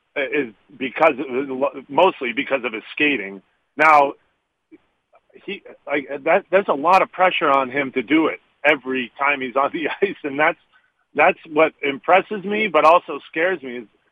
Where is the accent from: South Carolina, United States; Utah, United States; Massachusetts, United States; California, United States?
Massachusetts, United States; Boston; Well, you know, I'm from Boston, so I grew up with Dunkin'. It's my go-to.